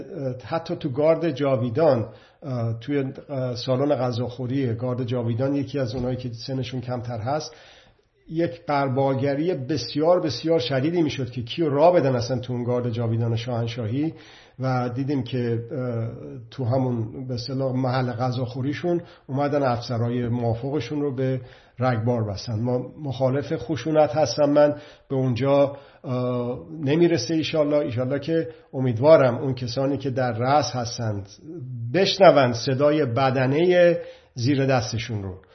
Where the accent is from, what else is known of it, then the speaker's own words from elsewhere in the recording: Iran; به عنوان یک ایرانی در خارج از ایران